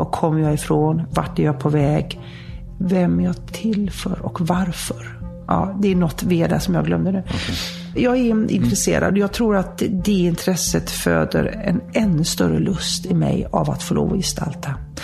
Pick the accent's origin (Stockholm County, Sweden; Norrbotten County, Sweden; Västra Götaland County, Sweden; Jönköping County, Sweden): Västra Götaland County, Sweden; Gothenburg; då bodde jag hemma hos mamma och pappa ute på öarna. Och då kunde jag ta färjan och bussen och spårvagnen upp till Avenyn hemma i Göteborg